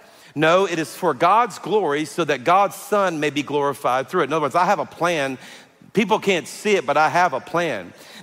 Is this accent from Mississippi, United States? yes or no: no; Louisiana, United States; because I'm from South Louisiana, I have a sense of humor.